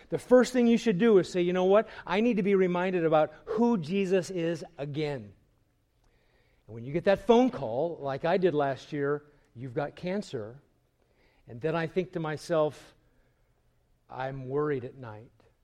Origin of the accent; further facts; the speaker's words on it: Nebraska, United States; also born or lived in California; I'm born and raised in Nebraska, so.